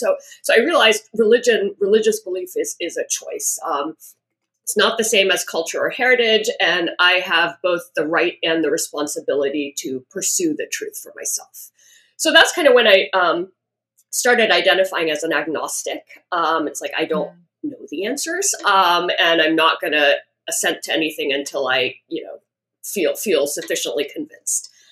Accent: Houston, Texas, United States; So I grew up in Houston, and my parents are Hindu. They immigrated from India.

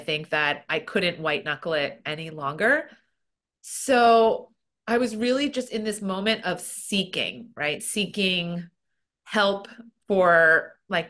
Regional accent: New Jersey, United States; born there; I was born in New Jersey, and my dad was American, kind of Eastern European descent, and my mom's Korean. And but I grew up a very much Western lifestyle

